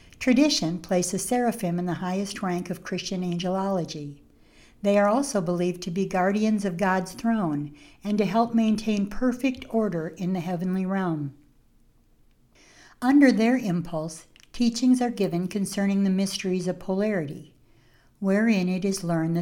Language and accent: English; Lansing, Michigan, United States; moved away as an adult; now in Oklahoma, United States; 30 years ago for me, I left my hometown of Lansing. I packed up the three kids into my Ford Taurus station wagon, packed up the kids and our belongings, and moved to Oklahoma.